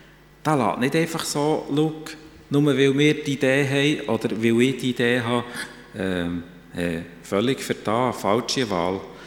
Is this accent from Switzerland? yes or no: yes; Switzerland; Ich stelle meine Unfähigkeit voran, als Schweizer sowieso.